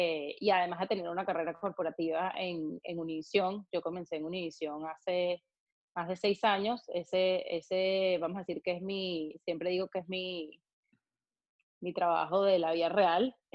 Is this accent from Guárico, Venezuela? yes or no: no; Caracas, Capital District, Venezuela; moved away as an adult; now in United States; yo soy venezolana, nací y crecí en Caracas toda mi vida y me vine a Estados Unidos a estudiar la universidad. Yo estudié en Boston, en Babson College, y luego de graduarme de Babson me mudé para Miami